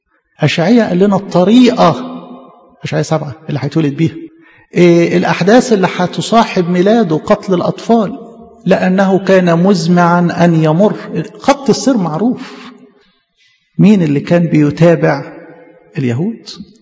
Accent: Egypt; عشان كده ما نستغربش انه بلدنا مصر يعني من اكتر البلدان اللي قبلت

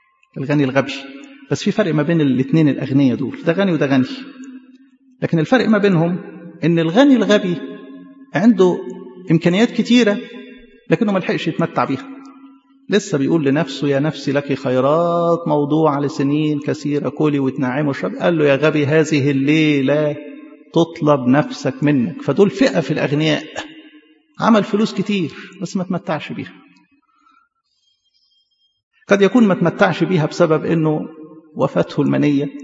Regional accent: Upper Egypt, Egypt; لكن العادة عندنا في الصعيد يعمل كده

